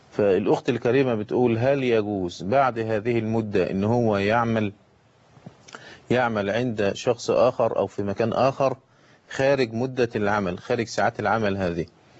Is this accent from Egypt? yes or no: yes; Egypt; وكان عندنا في مصر ها هنا كان من الشروط